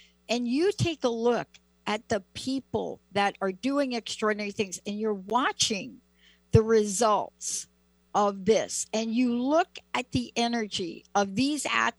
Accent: Bronx, New York, United States; That could be me growing up in the Bronx.

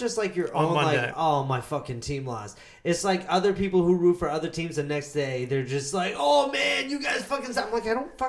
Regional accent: Boston, Massachusetts, United States; I grew up in Boston.

